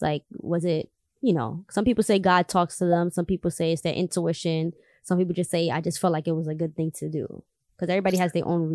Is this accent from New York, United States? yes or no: yes; Queens, New York, United States; Literally, like we said, we're from Queens. That's literally, what, 10 minutes away from us?